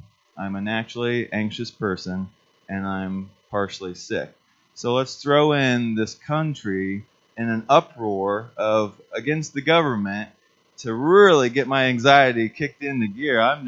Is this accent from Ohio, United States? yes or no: yes; Loudonville, Ohio, United States; I'm from Loudonville, Ohio. So I don't know, you know, it's Mohican country. So it's probably like 30 minutes away from here. So that's where I'm born and raised.